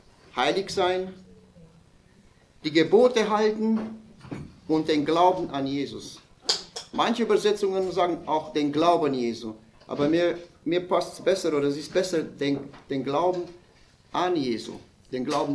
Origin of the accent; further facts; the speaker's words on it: Oberasbach, Bavaria, Germany; ich komme aus der Gemeinde Oberasbach.